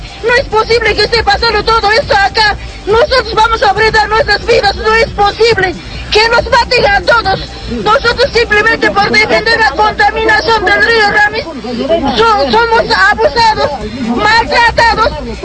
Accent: Azángaro, Puno, Peru; Somos de lejos de Azángaro, de los distritos.

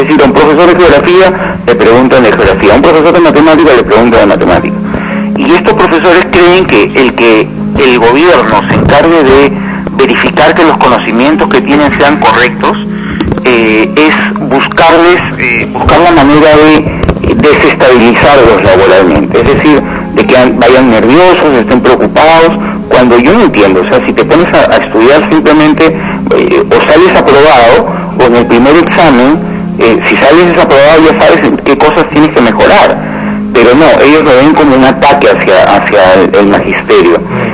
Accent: Peru; como peruano

